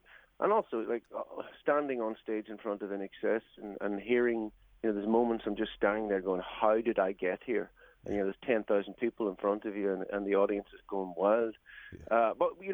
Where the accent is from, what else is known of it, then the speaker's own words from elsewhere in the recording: Ireland; I'm obviously with an accent like this. I'm an Irishman